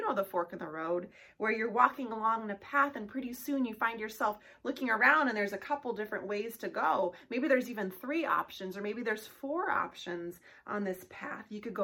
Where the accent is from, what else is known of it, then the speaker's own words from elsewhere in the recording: Nebraska, United States; I'm from Nebraska, so I don't have a ton of hiking experience